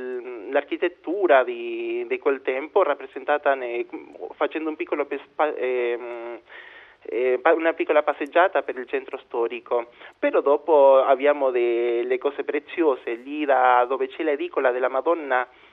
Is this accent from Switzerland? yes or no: no; Argentina; non è che lo dico come argentino pure